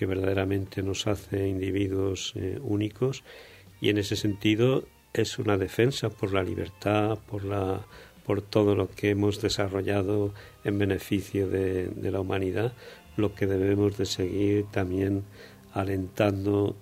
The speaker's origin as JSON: {"language": "Spanish", "town": "Valencia", "region": "Valencian Community", "country": "Spain", "said": "nosotros como valencianos comprometidos, puesto que este documento nació aquí en nuestra ciudad"}